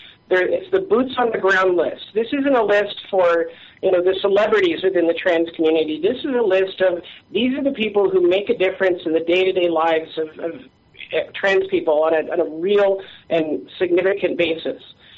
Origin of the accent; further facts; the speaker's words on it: Sedona, Arizona, United States; I grew up in Sedona, which is a few miles south of Flag.